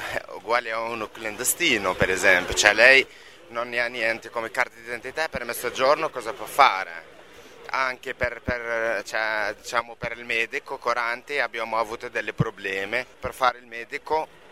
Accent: Tunisia; Italian is a second language; now in Italy; Siamo tunisine.

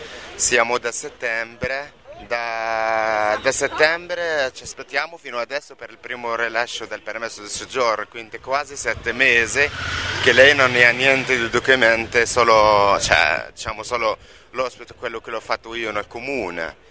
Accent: Tunisia; Italian is a second language; now in Italy; Siamo tunisine.

